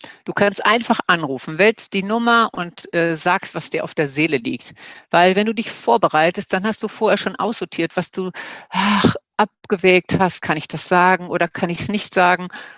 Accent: Seppenrade, North Rhine-Westphalia, Germany; ich komme aus Seppenrade. Das ist im Kreis Coesfeld.

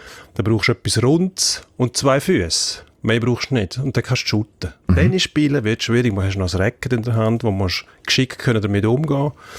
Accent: Switzerland; Das sehen wir bei uns in der Schweiz

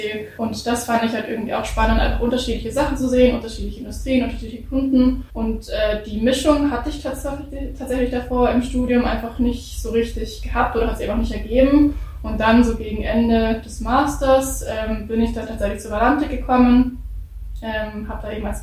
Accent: Munich, Bavaria, Germany; Ich komme auch aus München

